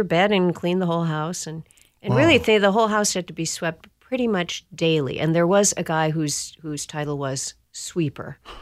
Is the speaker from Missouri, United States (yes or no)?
no; Estherville, Iowa, United States; born there; No, I was born in Estherville, Iowa.